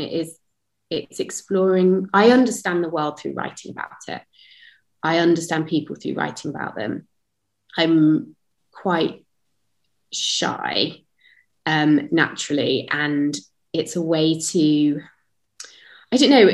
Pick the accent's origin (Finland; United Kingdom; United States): United Kingdom; now in Amsterdam, Netherlands; I'm British but live in Amsterdam